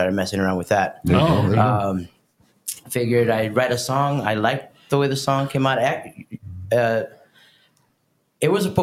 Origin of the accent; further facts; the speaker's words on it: Moorhead, Minnesota, United States; now in McAllen, United States; I was born here in McAllen. Mm-hmm. I was raised in Moorhead, Minnesota.